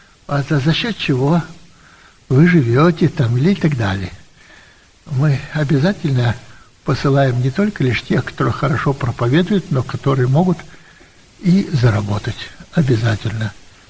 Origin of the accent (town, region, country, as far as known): Moldova